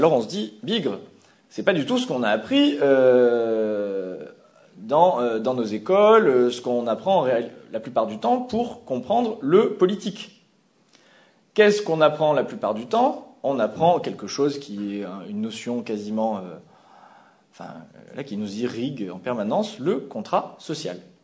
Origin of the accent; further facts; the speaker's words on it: France; et surtout parce qu'on est français